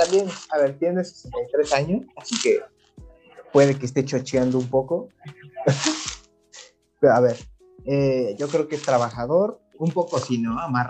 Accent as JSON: {"language": "Spanish", "town": "Monterrey", "region": "Nuevo León", "country": "Mexico", "said": "Y ojo, soy de Monterrey, ¿no?"}